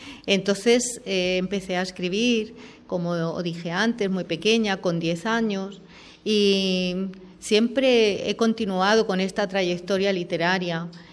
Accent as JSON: {"language": "Spanish", "region": "Castilla-La Mancha", "country": "Spain", "tie": "born or raised there", "also_born_or_lived": "Extremadura, Spain / Granada, Spain", "said": "aunque soy de padres andaluces y nací en Extremadura. Y bueno, yo empecé a escribir en la Mancha, donde pasé mi infancia y mi adolescencia."}